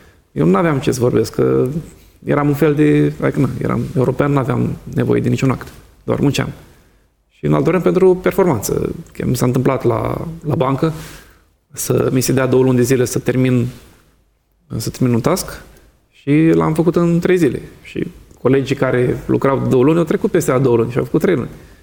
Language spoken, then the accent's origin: Romanian; Romania; când le-am spus că sunt român